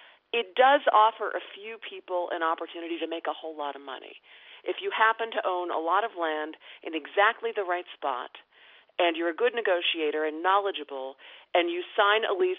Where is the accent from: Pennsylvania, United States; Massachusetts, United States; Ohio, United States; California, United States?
Pennsylvania, United States; When I grew up in Pennsylvania, this was pre-internet, and so if anything, the community was more isolated then than it is today.